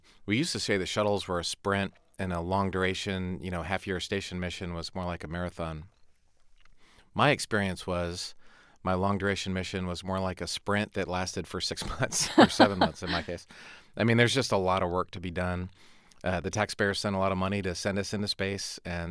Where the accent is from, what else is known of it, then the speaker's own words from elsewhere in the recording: Texas, United States; I'm a Texan, and I had to travel all the way to New York City to do this interview back in Texas.